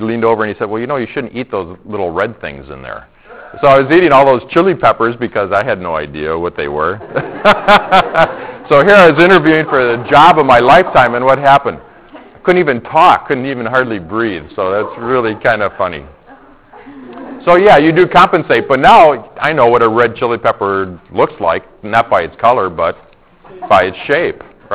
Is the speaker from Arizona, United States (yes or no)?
no; Illinois, United States; So I grew up in Illinois. This is really quick. Grew up in Illinois, and I don't think we had many Chinese restaurants in our neighborhood where I was growing up.